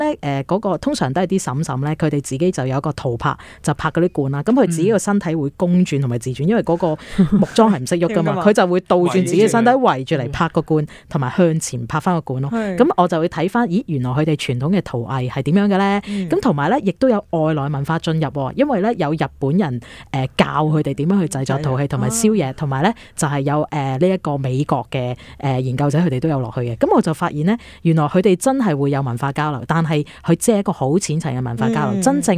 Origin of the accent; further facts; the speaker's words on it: Guangdong, China; 如果作為我係一個廣東人啦，我其實最初都喂都幾難接受